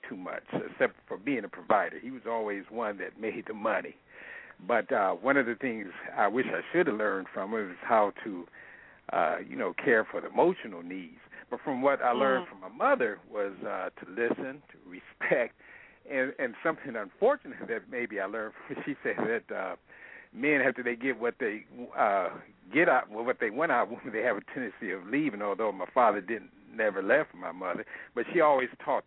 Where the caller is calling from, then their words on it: Toledo, Ohio, United States; from Toledo.